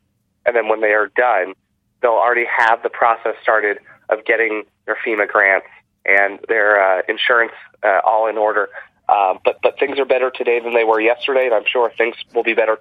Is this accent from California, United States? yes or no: yes; Santa Rosa, California, United States; And I was born in Santa Rosa and have spent my whole life here, and it is an incredible community.